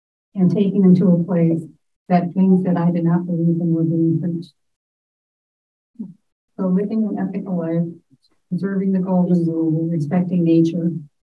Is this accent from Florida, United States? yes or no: no; Fond du Lac, Wisconsin, United States; I was born and raised in Fond du Lac, Wisconsin. It's a town of 30,000 people, had no less than four Catholic churches, each equipped with a parochial school.